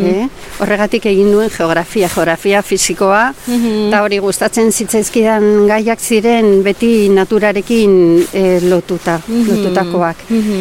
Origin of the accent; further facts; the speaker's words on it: San Sebastián, Basque Country, Spain; aitak ere, ba, eramaten ninduen, ba, ikustera ardiak, ni Donostiakoa naiz.